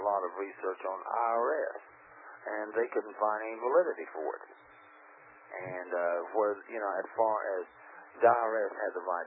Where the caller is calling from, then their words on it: Oklahoma City, Oklahoma, United States; I'm calling from Oklahoma City.